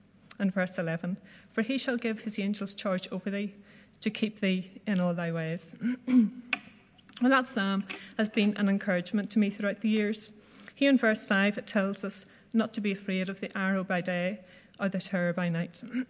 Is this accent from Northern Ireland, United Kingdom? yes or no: yes; Northern Ireland, United Kingdom; born there; I was born in South Armagh, between the towns of Keady and Newton Hamilton, known as the townland of Auchnagurgan.